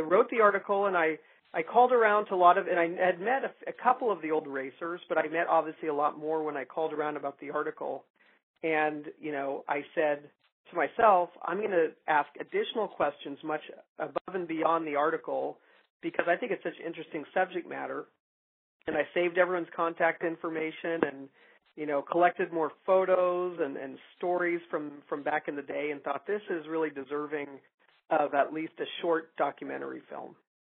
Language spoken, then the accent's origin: English; Menlo Park, California, United States; And actually, we both went off to film school. We're from Menlo Park.